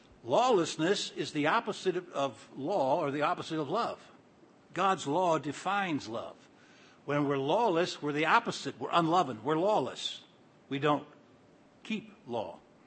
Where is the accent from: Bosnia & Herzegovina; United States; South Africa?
South Africa; moved away; I came from South Africa in 78 and then stayed over for a while.